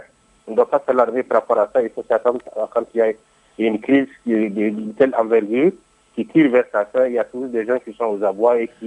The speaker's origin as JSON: {"language": "French", "region": "Ségou", "country": "Mali", "tie": "born or raised there", "said": "moi je suis natif du Massina."}